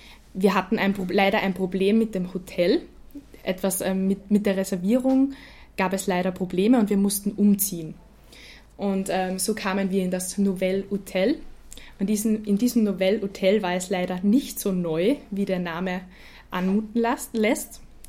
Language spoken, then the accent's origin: German; Linz, Upper Austria, Austria; ich komme aus Linz in Oberösterreich.